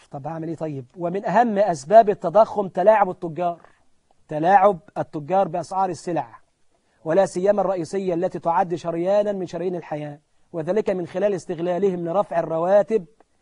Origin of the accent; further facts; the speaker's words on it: Egypt; لكن عندنا في مصر مثلا الجمعيات كلها بتشكو مفيش مورد لها